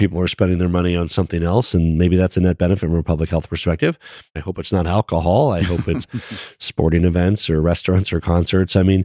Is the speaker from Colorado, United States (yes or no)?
yes; Colorado, United States; As a Coloradan, I hope that we are the only state that does.